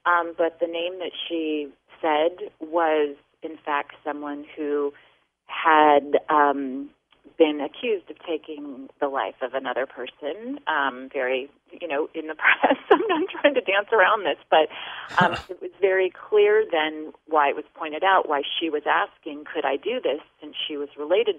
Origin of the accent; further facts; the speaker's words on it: California, United States; born there; I was born in California, about 2 hours north of Los Angeles.